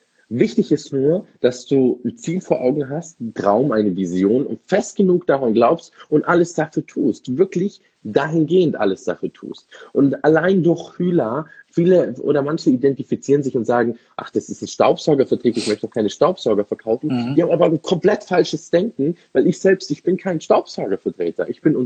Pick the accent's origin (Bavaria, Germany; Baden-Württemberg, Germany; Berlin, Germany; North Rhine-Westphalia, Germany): Bavaria, Germany; Munich; Ich bin ja waschechter Münchner Bayer.